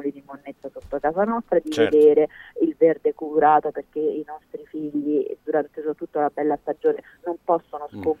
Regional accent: Rome, Lazio, Italy; però da romana col

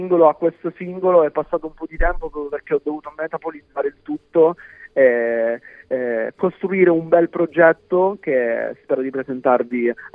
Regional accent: Catania, Sicily, Italy; Adesso sono in provincia di Catania, nella mia terra.

